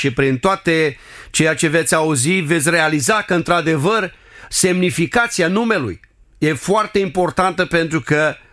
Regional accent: Ploiești, Prahova, Romania; born there; Și provin din România, din m-am născut în orașul Ploiești.

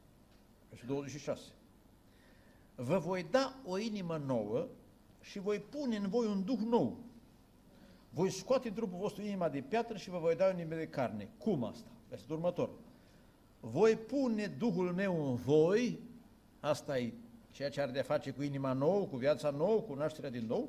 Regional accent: Apuseni Mountains, Romania; Eu sunt originar din Apuseni

